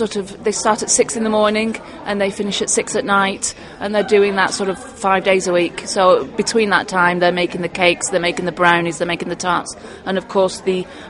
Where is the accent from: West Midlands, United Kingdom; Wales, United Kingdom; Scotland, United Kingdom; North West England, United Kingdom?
North West England, United Kingdom; I'm originally from Lancashire, and I call it Shrewsbury.